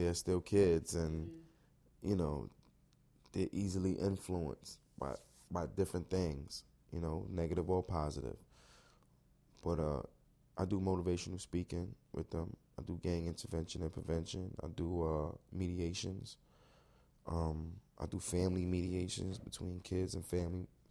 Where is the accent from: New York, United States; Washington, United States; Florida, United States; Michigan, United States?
New York, United States; Brooklyn; I love Brooklyn. I love Brooklyn. I've been here all my life. I was born in Cumberland Hospital in the Fort Greene area.